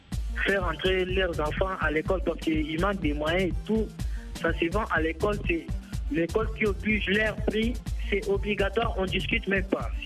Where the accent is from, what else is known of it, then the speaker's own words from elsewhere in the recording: Kinshasa, DR Congo; Alors, chez nous, à Kinshasa, c'est nos parents préparent la rentrée scolaire en pleurant